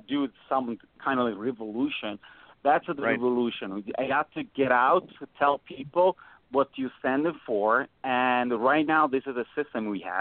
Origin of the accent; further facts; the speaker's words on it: Italy; English is a second language; Well, I come from Italy.